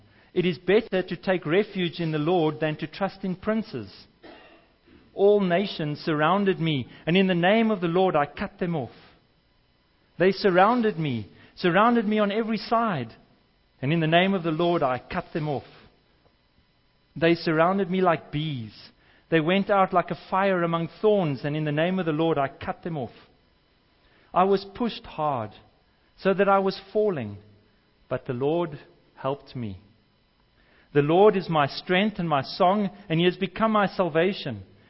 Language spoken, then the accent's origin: English; Cape Town, Western Cape, South Africa; originally from Cape Town, born and bred in the Cape, and still battling as to whether I should be supporting the Stormers or the Sharks.